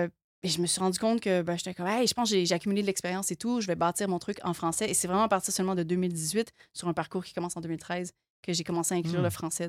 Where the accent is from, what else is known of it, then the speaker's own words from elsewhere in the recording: Quebec, Canada; au Québec, on vit dans une bulle. Tu sais, souvent, j'entends, tu sais, oui, on est Canadien, mais on n'est pas Canadien. On est Québécois.